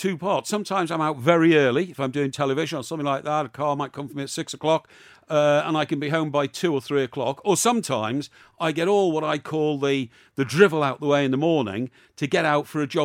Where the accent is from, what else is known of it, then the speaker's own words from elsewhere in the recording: Chester, North West England, United Kingdom; when I was a kid growing up in Chester, on Saturdays we'd get over to Liverpool, you know, because they had bigger nightclubs and there were more women there.